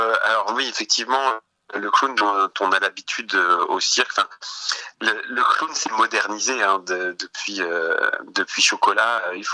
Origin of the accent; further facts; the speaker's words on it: Hauts-de-France, France; j'ai grandi en milieu rural, j'ai senti que je n'avais pas été touché par la culture dans l'endroit où j'ai grandi, en Picardie